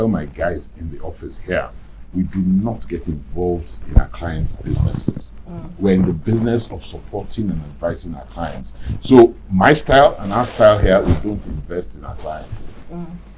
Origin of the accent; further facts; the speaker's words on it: Ibadan, Oyo, Nigeria; I grew up in Ibadan. I was in Ibadan yesterday